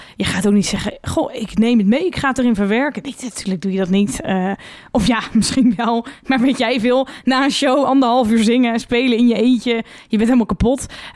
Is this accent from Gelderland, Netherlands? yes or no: yes; Gelderland, Netherlands; Ik ben een meid van de Veluwe, maar dank je wel.